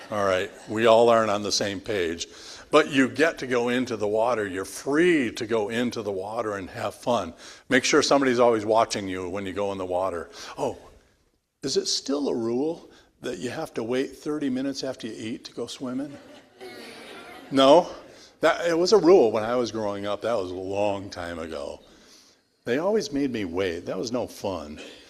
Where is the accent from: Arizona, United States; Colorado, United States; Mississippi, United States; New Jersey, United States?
Arizona, United States; Anything below 75 is cold for me. I'm from Arizona, so I don't really know.